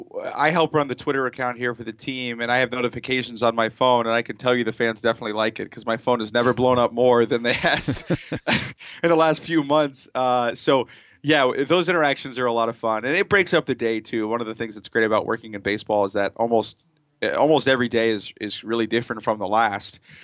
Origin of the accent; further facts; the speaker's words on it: Dallas, Texas, United States; You know, I come from Dallas, Texas, and the Rangers always did a fan fest.